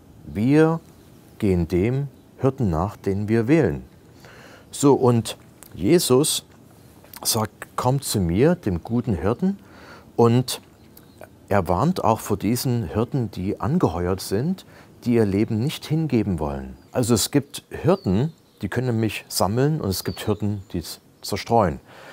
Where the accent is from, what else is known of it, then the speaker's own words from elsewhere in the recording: East Germany, Germany; Ich habe gute Erlebnisse gehabt aus der DDR, wo ich aufgewachsen bin.